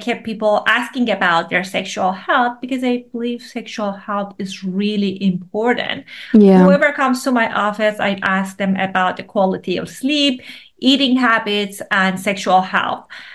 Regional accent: Iran; English is a second language; I grew up in Iran

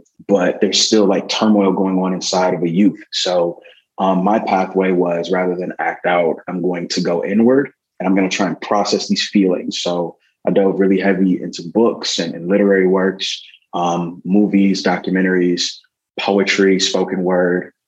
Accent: Milwaukee, Wisconsin, United States; growing up in Milwaukee, Wisconsin, there were a few different focuses of mine growing up.

